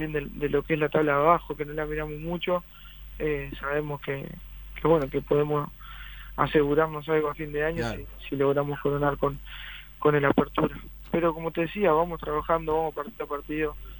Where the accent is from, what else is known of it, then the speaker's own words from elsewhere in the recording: Montevideo, Uruguay; No, yo soy de Flor